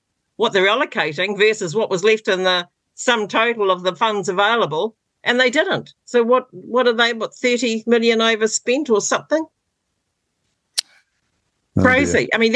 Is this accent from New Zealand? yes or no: yes; Roxburgh, Otago, New Zealand; born there; now in North Island, New Zealand; I was born in Roxburgh, so I mean, I love the South Island, but here I am living in the North.